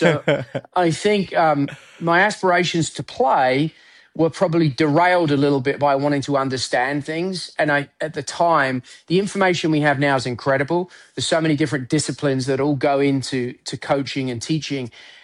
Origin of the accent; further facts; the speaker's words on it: England, United Kingdom; moved away as an adult; now in United States; I grew up in England. I came to America on a scholarship because my aspiration was to play the European Tour.